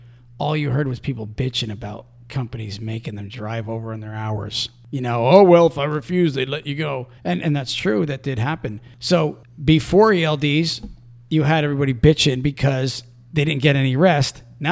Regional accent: United States; But like as an American, right, you can't hire a truck driver from another country

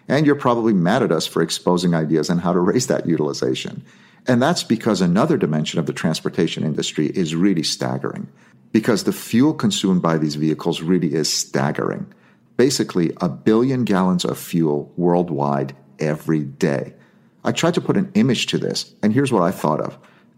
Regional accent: San Francisco, California, United States; In the 1920s and 30s, my hometown of San Francisco used to have a bunch of daily trains to Sacramento.

